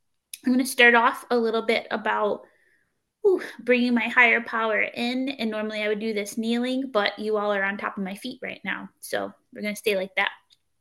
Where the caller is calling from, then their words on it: Connecticut, United States; I'm qualifying today from Connecticut.